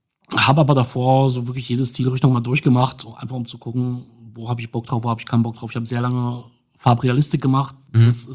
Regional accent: Dortmund, North Rhine-Westphalia, Germany; also born or lived in Upper Silesia, Poland; now in Berlin, Germany; Bin aber sonst Dortmunder, tatsächlich.

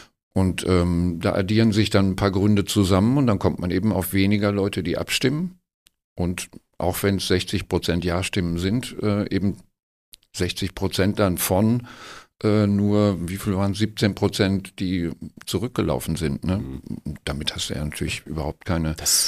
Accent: Cologne, North Rhine-Westphalia, Germany; als Kölner

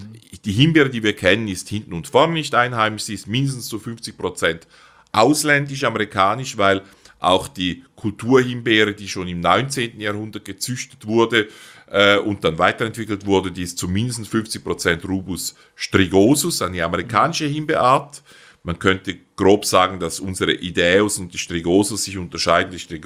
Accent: Switzerland; so gut man sie als Schweizer versteht, wir sind ja auch nicht in der EU

